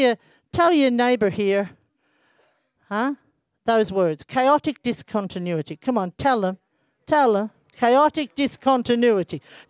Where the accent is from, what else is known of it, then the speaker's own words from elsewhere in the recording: Australia; I'm Australian, not American.